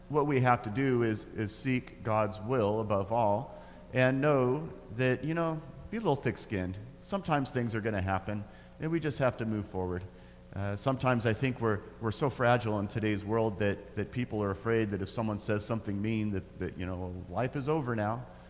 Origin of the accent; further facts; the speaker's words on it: Grants Pass, Oregon, United States; So some of you might know that I'm from Grants Pass. That's my hometown.